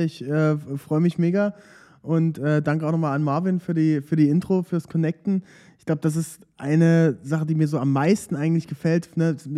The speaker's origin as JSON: {"language": "German", "town": "Aken", "region": "Saxony-Anhalt", "country": "Germany", "said": "Also ich komme aus der kleinen Stadt an der Elbe, aus Aachen. Das kann man sich ganz gut merken. Bei Aachen macht die Elbe einen Haken. Ist unweit von Dessau. Und kleines Städtchen mit 8000 Einwohnern."}